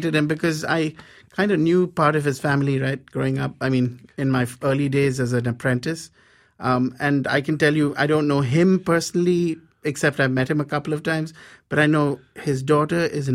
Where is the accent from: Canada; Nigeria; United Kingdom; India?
India; English is a second language; moved away; I feel like, you know, and I'm guilty as charged, being an Indian. I too came here to find individual happiness, find my identity, and I did.